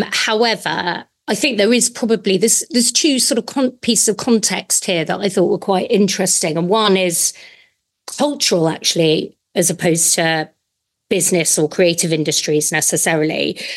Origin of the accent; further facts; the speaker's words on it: United Kingdom; now in United States; But here, living as a Brit in the US, you feel it acutely.